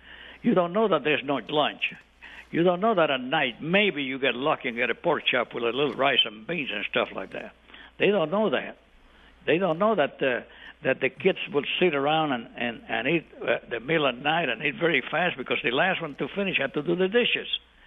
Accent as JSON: {"language": "English", "country": "Puerto Rico", "tie": "born there", "said": "You know, I'm an American. You know, I was born in Puerto Rico. I'm a Puerto Rican."}